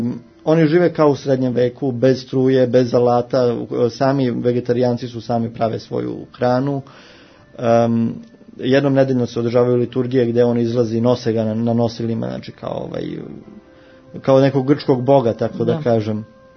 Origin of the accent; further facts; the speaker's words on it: Serbia; ja sam Srbin